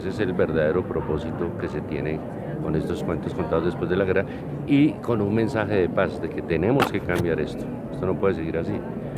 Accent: Colombia; como colombiano y como integrante de la raza humana

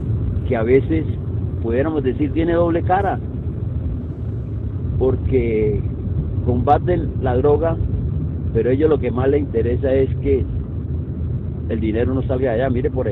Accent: Buenaventura, Valle del Cauca, Colombia; moved away; desde que salí de Buenaventura para Nueva York

